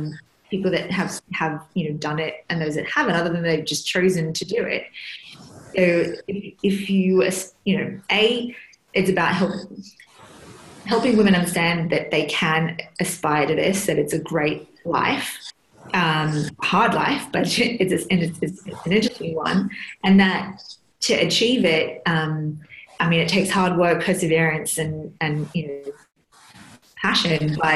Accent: Australia; moved away; Even as an Australian, when I go back, I'm a lot more aware of it because I'm a foreigner now, in a way.

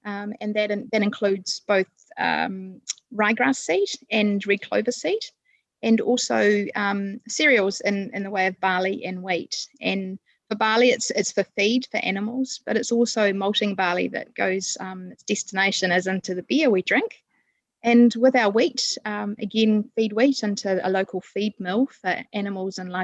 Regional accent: Wellington, New Zealand; So born and bred in the Wairarapa, but I grew up as a townie

